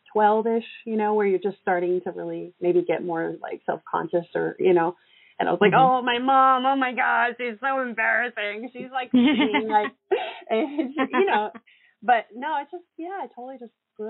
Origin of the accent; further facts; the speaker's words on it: Alaska, United States; She took my sister and I to folk festivals. We grew up in Alaska.